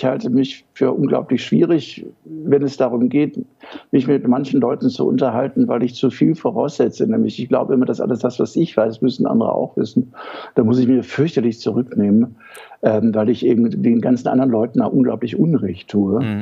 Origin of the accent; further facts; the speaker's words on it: Solingen, North Rhine-Westphalia, Germany; Ich bin in Nordrhein-Westfalen groß geworden. Ich bin in Solingen aufgewachsen. Das ist da, wo die Messer und Scheren und scharfen Jungs herkommen.